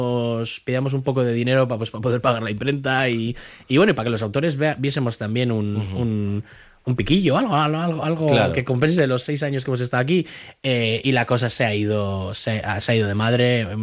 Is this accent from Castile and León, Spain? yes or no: no; Bilbao, Basque Country, Spain; yo que soy de aquí, de Bilbo